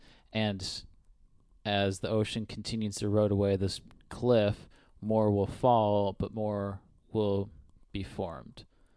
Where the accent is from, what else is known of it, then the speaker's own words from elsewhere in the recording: Western Australia, Australia; We come from Western Australia, which is just desert